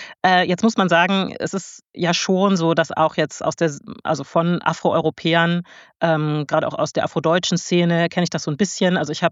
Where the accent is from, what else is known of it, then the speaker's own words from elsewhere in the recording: Germany; born there; Ich bin ja auch in Deutschland geboren, meine Mutter ist Deutsche, mein Vater ist Senegalese, also ich bin gemischter Herkunft.